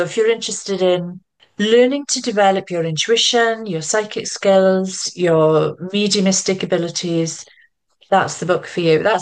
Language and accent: English; Wales, United Kingdom; accent: Welsh; I'm Welsh. If you haven't already picked up by my accent, I'm Welsh.